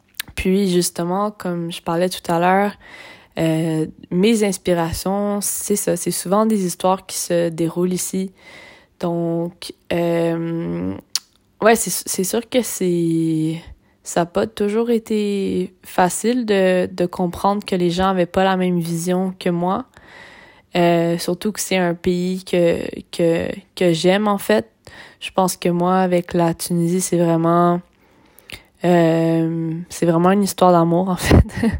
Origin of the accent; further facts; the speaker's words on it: Gatineau, Quebec, Canada; born there; je suis d'origine québécoise, je suis née à Gatineau, ma mère vient de l'Abitibi, puis mon père est né à Tripoli, en Libye. Et sa mère est tunisienne.